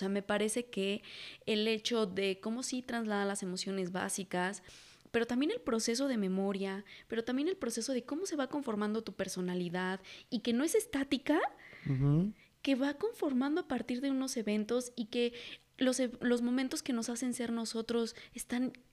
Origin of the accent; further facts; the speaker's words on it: Mexico; nos encontramos con Coco, por ejemplo, que también nos inundó siendo mexicanos.